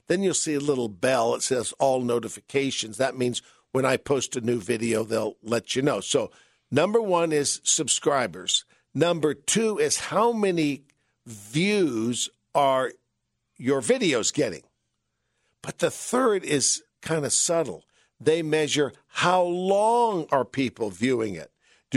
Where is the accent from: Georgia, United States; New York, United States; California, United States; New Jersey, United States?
California, United States; San Francisco; Our family, I grew up in San Francisco. We drove down in 1958 and went to Disneyland.